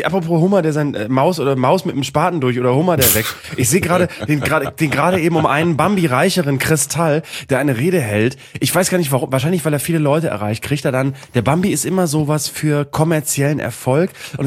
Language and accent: German; Vegesack, Bremen, Germany; muss ich an Fegesack denken, mein Heimatdorf, mein Heimatort, ein Stadtteil von Bremen, oder vielmehr ein Teil von Bremen Nord, was wiederum ein ausgelagerter Teil von Bremen ist, eigentlich eine Exklave, eigentlich eine andere Welt.